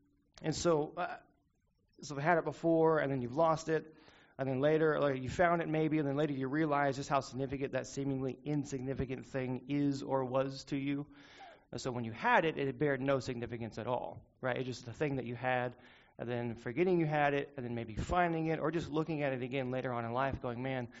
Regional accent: Garland, Texas, United States; as my brother has said earlier, I am from Garland

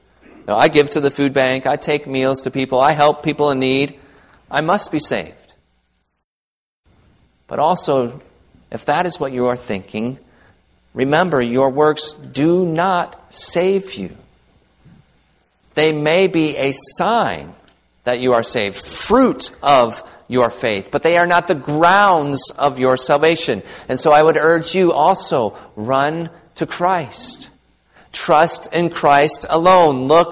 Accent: Michigan, United States; When I was a kid growing up in Michigan

